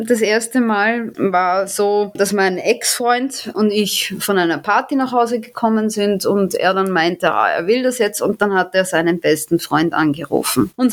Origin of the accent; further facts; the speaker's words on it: Austria; now in Germany; Ohne Grund bin ich aus Österreich nicht abgehauen.